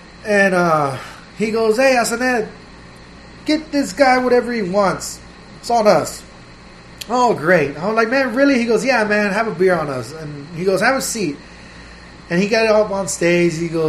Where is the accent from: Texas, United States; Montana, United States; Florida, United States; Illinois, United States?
Texas, United States; Houston; You know, I'm from Houston.